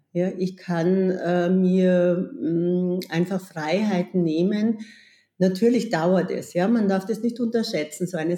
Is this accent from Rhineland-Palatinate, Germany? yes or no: no; Bavaria, Germany; moved away as an adult; now in Vienna, Austria; Also ich komme aus dem Chiemgau, wunderschöne Chiemgau, ganz nahe von Salzburg, 25 Kilometer weg, allerdings auf der bayerischen Seite.